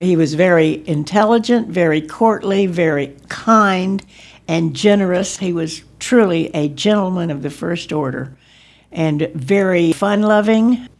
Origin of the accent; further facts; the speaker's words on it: Wewoka, Oklahoma, United States; born there; I was born in Wewoka, Oklahoma in 1934.